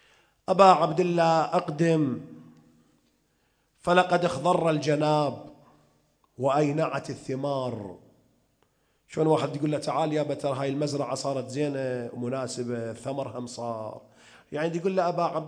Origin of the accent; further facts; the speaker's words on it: Iraq; طبعا عندنا بالعراق عموم الناس يقدمون شهادة مسلم فد يوم